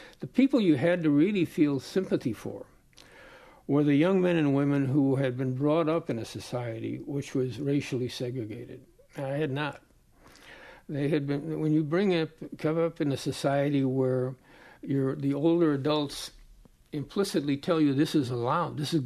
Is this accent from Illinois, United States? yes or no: yes; Chicago, Illinois, United States; I grew up in Chicago. There are lots of segregated and racially charged areas in Chicago.